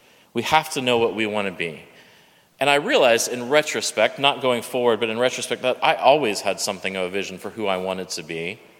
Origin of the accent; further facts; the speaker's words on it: Austin, Texas, United States; I love my hometown of Austin and Houston, where I went to college.